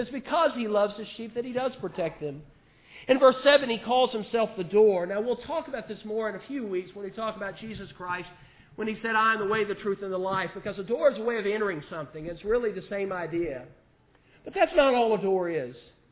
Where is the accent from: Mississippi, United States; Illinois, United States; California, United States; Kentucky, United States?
Mississippi, United States; Now, I grew up down in Mississippi, and sometimes I'd have to watch my dad's cows.